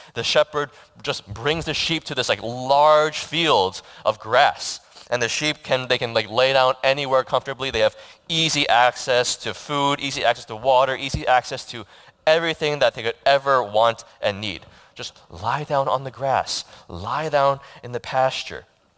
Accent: White House Station, New Jersey, United States; I've basically grown up in New Jersey. I was only away from New Jersey for 4 years for college, and I don't think I've ever seen a shepherd in New Jersey. Okay, and I grew up in White House Station

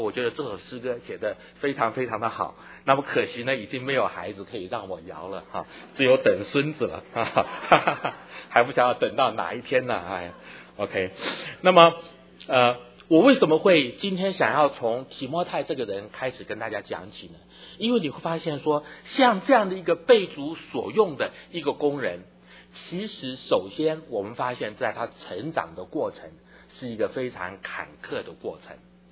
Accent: China; 我想哈，我们中国人做父亲呢，通常对于孩子都不太show affection

